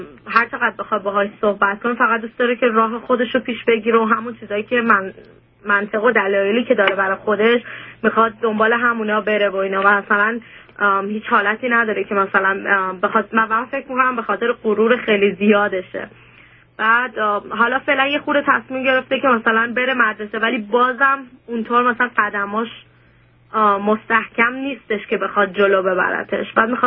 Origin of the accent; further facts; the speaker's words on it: Iran; moved away as an adult; ما در حدود 2 سال و خورده‌ای هستش که از ایران اومدیم اینجا.